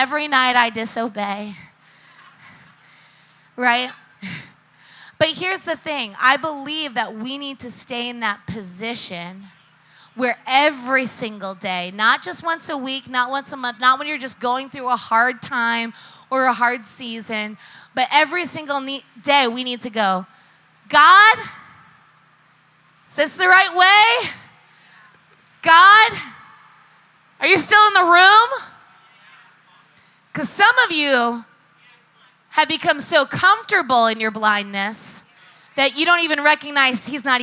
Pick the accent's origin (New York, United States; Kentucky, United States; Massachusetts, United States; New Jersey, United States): New York, United States; Long Island; I grew up on Long Island. I think I went to like 42 bar and bat mitzvahs.